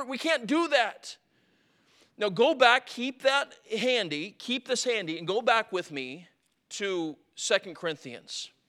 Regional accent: Florida, United States; If I had a dollar growing up in Florida for every time somebody came down and got fried, I'd be a rich man.

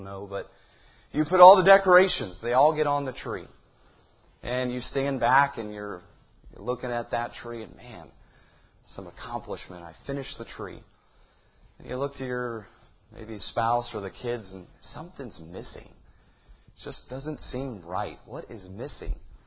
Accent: Missouri, United States; And we grew up in Missouri, and it's real hilly.

